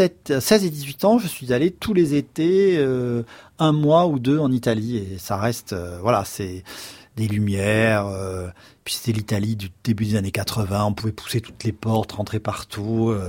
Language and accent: French; Montpellier, Occitanie, France; Donc j'ai grandi à Montpellier et donc il était plus facile d'aller à Florence ou même à Rome que d'aller à Paris.